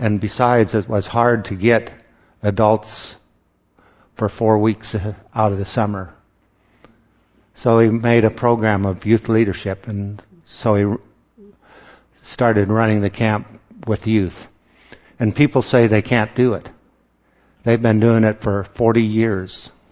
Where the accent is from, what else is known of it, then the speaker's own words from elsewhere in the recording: Anchorage, Alaska, United States; This is where I grew up. This is in Anchorage. I was born and raised in Anchorage.